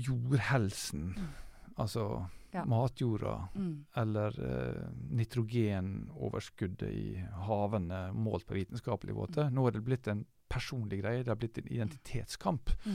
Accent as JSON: {"language": "Norwegian", "town": "Ålesund", "region": "Møre og Romsdal", "country": "Norway", "lives_now": "Oslo, Norway", "said": "Jeg er ålesunder. Selv om jeg bor i Oslo nå, så føler jeg at jeg er ålesunder, for det kommer fra Ålesund."}